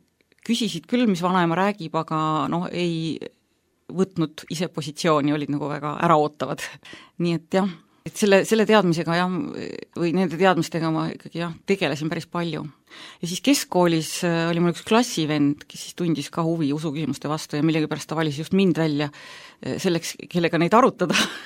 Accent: Tõravere, Tartu County, Estonia; Kasvasin üles Tõravere observatooriumis. Astrofüüsikute keskel ja käisin Nõo keskkoolis

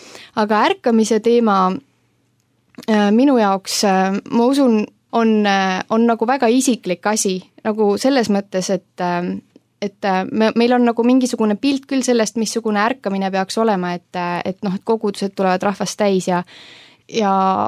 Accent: Saare County, Estonia; olen Saaremaalt pärit ja üsna parasjagu suurest Eesti perest. Meil on, mul on kolm venda ja üks õde lisaks minule ja kuulun hetkel siioni kogudusse Kuressaares

